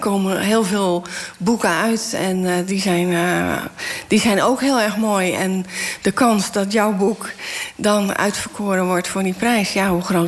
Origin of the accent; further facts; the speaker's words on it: Zeeland, Netherlands; Ik ben in Zeeland opgegroeid.